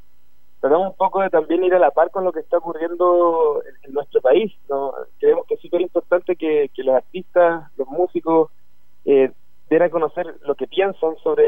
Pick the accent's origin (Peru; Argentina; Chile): Chile; Es un desconcepto que teníamos todos nosotros como ciudadanos chilenos